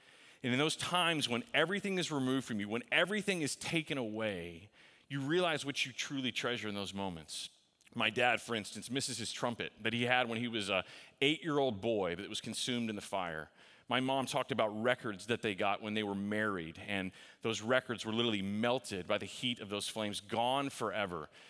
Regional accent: Texas, United States; My mom made us fried chicken because we're from Texas, so we make fried chicken, right?

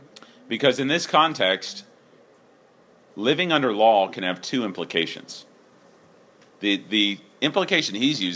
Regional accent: Texas, United States; And Mike and I are the furthest thing from that. We're both from Texas. Like, meat is one of the one basic food group.

